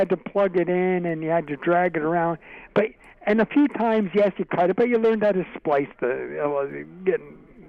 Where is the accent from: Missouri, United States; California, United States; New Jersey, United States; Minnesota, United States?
New Jersey, United States; Glen Ridge; I'm from Glen Ridge, like the previous caller.